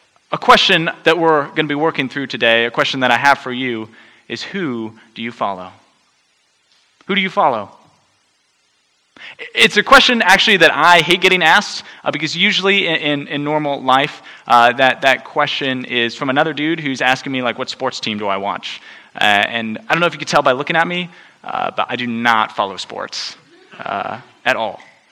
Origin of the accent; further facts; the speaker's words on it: Portland, Oregon, United States; also born or lived in England; I was born in England, but I grew up in Portland, Oregon. To two faithful, God-following parents who loved me very well.